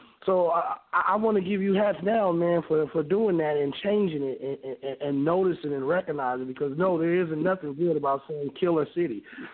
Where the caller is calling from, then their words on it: Kansas City, Missouri, United States; I'm calling from Kansas City, Missouri.